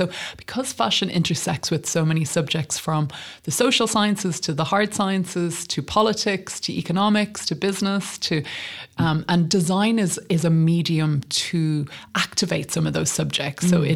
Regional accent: Portmarnock, Leinster, Ireland; I grew up in Port Marnock, North County, Dublin.

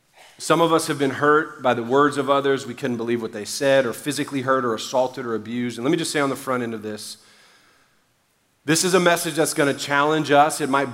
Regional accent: Louisiana, United States; I'm the youngest of 3 boys too though, and I'm Cajun, which means I know how to do paybacks.

